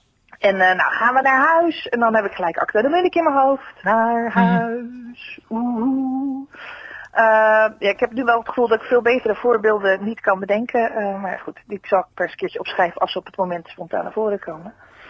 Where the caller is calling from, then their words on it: Rotterdam, South Holland, Netherlands; uit Rotterdam.